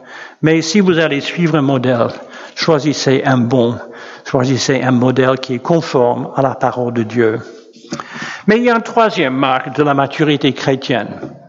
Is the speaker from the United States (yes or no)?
yes; United States; French is a second language; now in France; Joyce et moi avons demandé la nationalité française. Alors, je pense que vous savez que nous sommes originaires des États-Unis. Bon, donc on a la double nationalité maintenant.